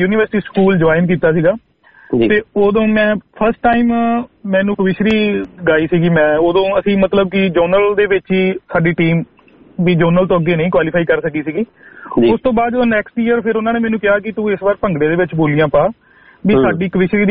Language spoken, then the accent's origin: Punjabi; Sahibdipur, Punjab, India; ਮੈਂ ਪੰਜਾਬ ਤੋਂ ਜੀ ਸਹਿਬਦੀਪੁਰ ਮੇਰਾ ਪਿੰਡ ਆ ਪੰਜਾਬੀ ਯੂਨੀਵਰਸਿਟੀ ਪਟਿਆਲਾ ਦੇ ਨਾਲ